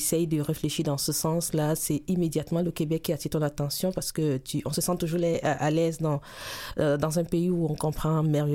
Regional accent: Cameroon; now in Canada; je suis venue directement du Cameroun

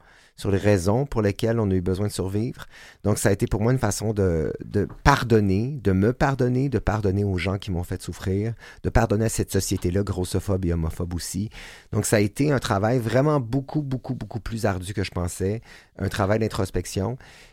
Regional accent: Saint-Jean-sur-Richelieu, Quebec, Canada; je viens de Saint-Jean-sur-Richelieu, d'une famille de trois garçons. D'une famille extrêmement aimante, faut le dire.

